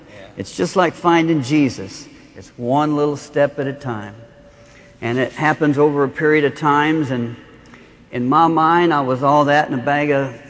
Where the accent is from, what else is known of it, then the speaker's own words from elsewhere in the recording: Evansville, Indiana, United States; born there; I was born in Evansville, Indiana. I would sit out in my front yard and I'd look to the west and I'd say, Southern California, Hollywood.